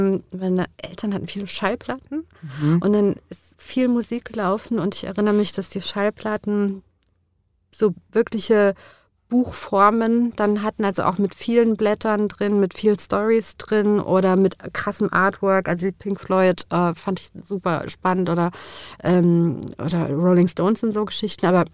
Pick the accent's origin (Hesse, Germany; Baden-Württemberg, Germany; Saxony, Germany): Hesse, Germany; Frankfurt; wo ich groß geworden bin, in Frankfurt-Nied, zu der Zeit, wo ich groß geworden bin, ich bin 81 geboren, da war es sehr grau und sehr hässlich draußen